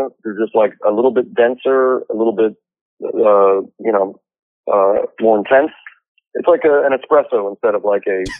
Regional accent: Ireland; you know, as an Irish person who wears sunblock, I was like literally as pale as like a piece of chalk.

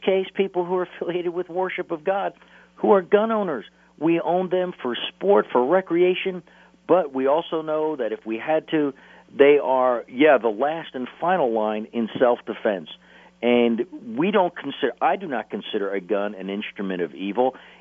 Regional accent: New Jersey, United States; Wait a minute. I'm from New Jersey. I was raised there. I know the mindset

